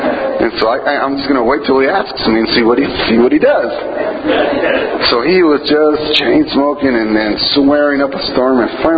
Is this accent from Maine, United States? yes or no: no; Georgia, United States; Where are you from? Georgia. What do you do there? I'm a pastor.